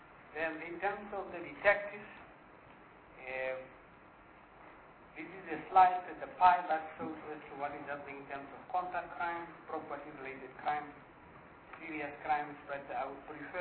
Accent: Gauteng, South Africa; I think I indicated last time that I come from Gauteng, where you can't travel more than 10 kilometers before reaching a station.

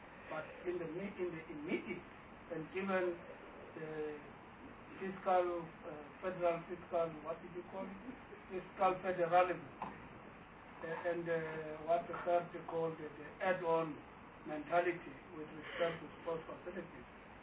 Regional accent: Eastern Cape, South Africa; You see, because I come from the Eastern Cape

